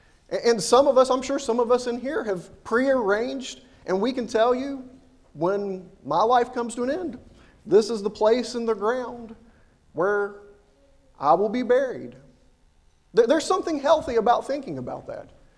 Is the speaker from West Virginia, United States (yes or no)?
yes; West Virginia, United States; because in my family, growing up in West Virginia, I'd come across all kinds of empty graves of people that I knew that had pre-purchased where they were going to be buried.